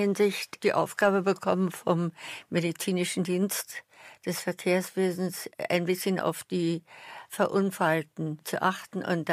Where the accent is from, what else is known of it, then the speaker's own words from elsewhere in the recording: Berlin, Germany; Ich bin Berlinerin und habe ihn in Berlin kennengelernt